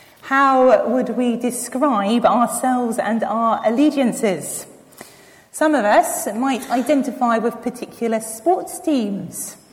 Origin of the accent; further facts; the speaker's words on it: London, United Kingdom; born there; I'm currently a vicar. I used to be a teacher. I'm British. I was born in London. I'm reasonably educated.